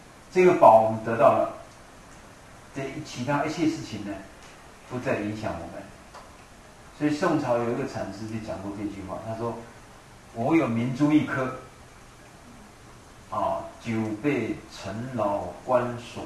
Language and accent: Chinese; China; 那我们中国人有一个意思叫什么？忧患意识